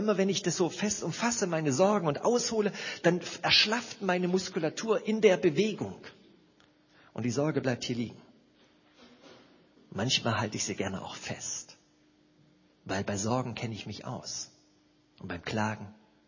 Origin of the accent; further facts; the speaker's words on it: East Germany, Germany; born there; Ich sage immer, ich bin bekennender Ossi. Also das heißt, ich bin im Osten geboren. Meine Mutter ist aber Schwäbin.